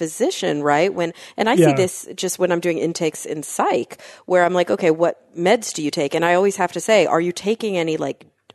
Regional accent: Los Angeles, California, United States; I'm from L.A., Steve.

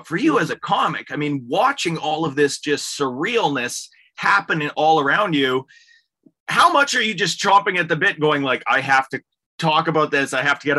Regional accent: Canada; as a Canadian too

